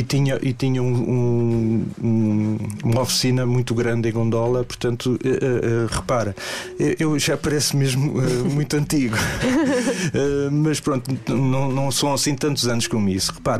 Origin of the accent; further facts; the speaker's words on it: Mozambique; tenho um carinho enorme Moçambique, para todos os efeitos, é a minha terra.